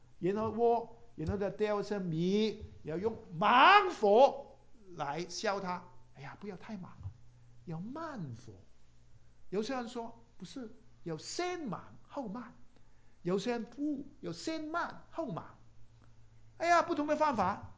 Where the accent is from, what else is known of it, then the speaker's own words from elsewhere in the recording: Guangdong, China; 哎呀，我们广东人呢，我们就很喜欢吃粥啊，油条，油条啊